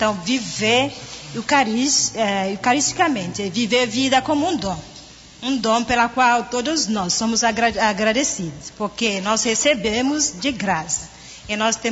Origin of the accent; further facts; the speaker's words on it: Nigeria; Portuguese is a second language; moved away as an adult; now in Brazil; Eu sou nigeriana e eu estou aqui no Brasil há 6 anos.